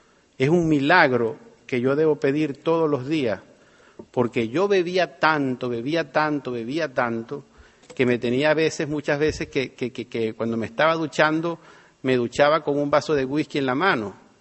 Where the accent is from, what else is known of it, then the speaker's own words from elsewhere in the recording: Venezuela; now in Miami, United States; Yo me fui de Venezuela a Estados Unidos hace cuatro años y vivo en Miami